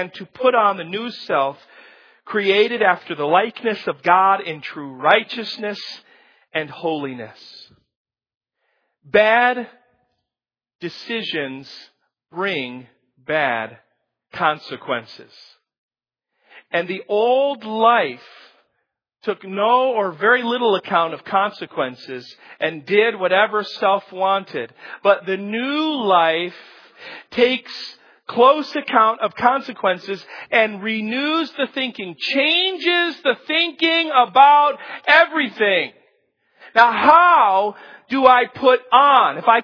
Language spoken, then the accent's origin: English; Chicago, Illinois, United States; And I'm from Chicago. And if you haven't noticed, there are not very many mountains.